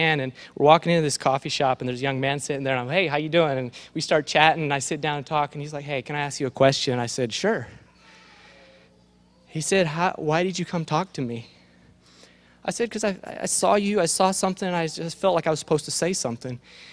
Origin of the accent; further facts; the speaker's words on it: Indiana, United States; But what I've learned is it doesn't really matter if I'm here, Pennsylvania. I'm from Indiana. I've lived out of the country for 5 years in a couple different countries.